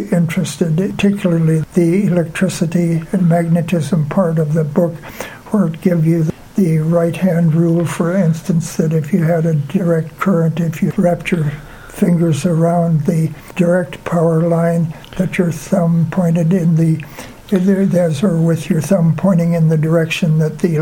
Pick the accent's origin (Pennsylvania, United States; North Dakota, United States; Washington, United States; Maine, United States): Washington, United States; Well, I was born on a farm near Stanwood, Washington, a little town about 50 miles north of Seattle.